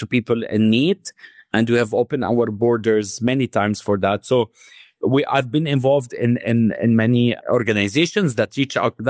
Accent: Jordan; And for me, being born and raised in Jordan, like I said, my father, my dad was involved in the NGO sector a lot.

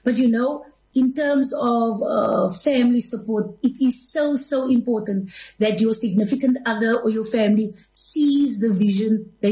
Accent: Cape Town, Western Cape, South Africa; so I'm originally from the Cape Flats

